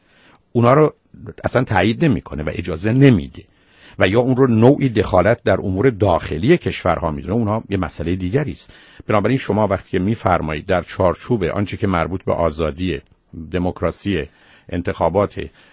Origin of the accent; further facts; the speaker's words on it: Iran; ما ایرانی هستیم